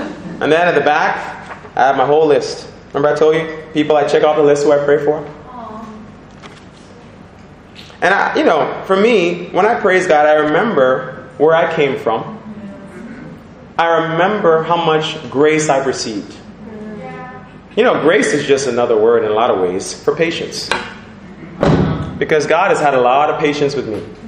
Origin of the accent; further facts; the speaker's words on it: Jamaica; accent: Jamaican; That's my little Jamaican accent coming right there.